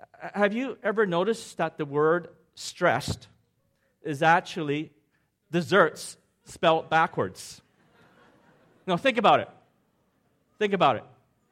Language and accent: English; Hong Kong; I'm from Hong Kong, and I was born in Hong Kong.